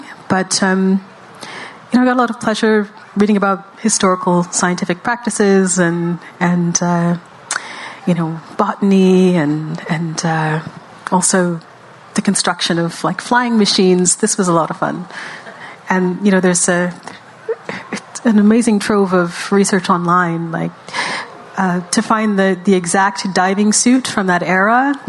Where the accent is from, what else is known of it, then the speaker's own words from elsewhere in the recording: Western Canada, Canada; having been born and raised in Western Canada, I wasn't exposed to this in the school system.